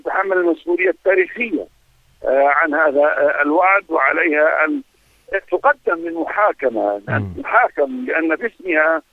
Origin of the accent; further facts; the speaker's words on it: Palestine; نحن كفلسطينيين